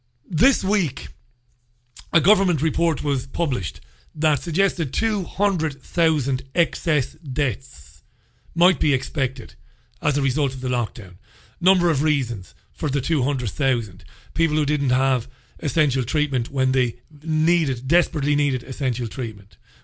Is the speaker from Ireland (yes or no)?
yes; Waterford, Munster, Ireland; I was based in Waterford. I was born and bred in Waterford, worked for WLRFM in Waterford.